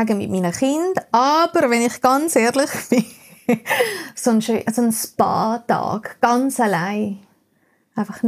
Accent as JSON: {"language": "German", "country": "Colombia", "tie": "born or raised there", "second_language": "German", "lives_now": "Germany", "said": "ich bin einfach so aufgewachsen in Kolumbien."}